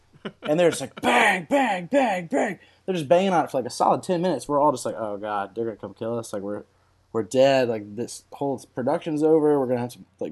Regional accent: Atlanta, Georgia, United States; from Atlanta, Georgia.

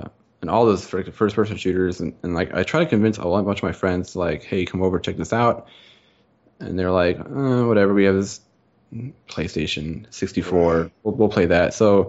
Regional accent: Tennessee, United States; moved away; also born or lived in Virginia; so I moved from Tennessee and moved to Virginia, and there was a big gap between PC gaming.

